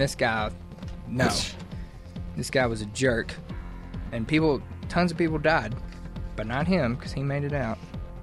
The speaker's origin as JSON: {"language": "English", "town": "Tupelo", "region": "Mississippi", "country": "United States", "said": "Yes, I am from Tupelo, Mississippi."}